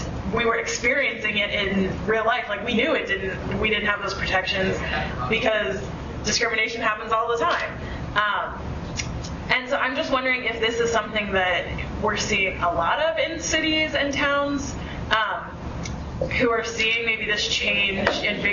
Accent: Jacksonville, Florida, United States; I am from Jacksonville, Florida, and last year a group of citizens in Jacksonville got together

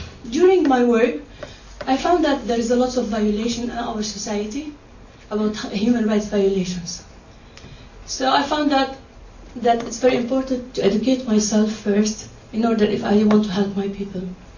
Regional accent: Jerusalem, Palestine; English is a second language; now in United States; I come from Jerusalem. As I always like to say, I'm Palestinian refugee, Arab, Muslim from East Jerusalem.

